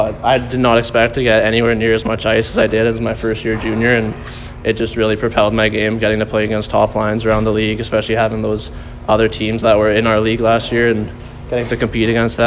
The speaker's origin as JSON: {"language": "English", "town": "North Vancouver", "region": "British Columbia", "country": "Canada", "said": "from North Vancouver, and I'm 19 years old."}